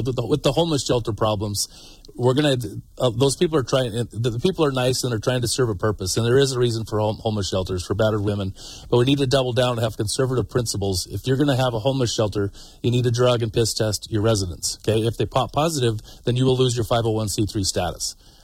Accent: Stevensville, Montana, United States; And being born and raised in Stevensville and spending my entire life in Montana, I see it, plain as day.

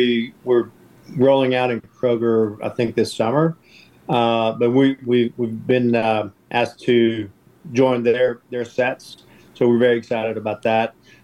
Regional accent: Mexico City, Mexico; You know, I'm from Mexico City. I didn't know breakfast tacos in Mexico either.

